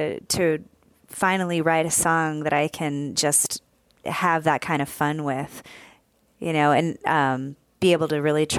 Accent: Houston, Texas, United States; I grew up mostly in Houston

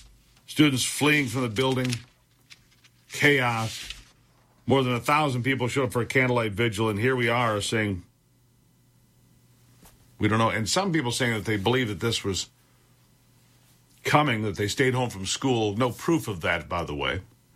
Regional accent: Michigan, United States; I mean, when we were younger, and I grew up in Michigan, this time of the year, people would often have guns at school

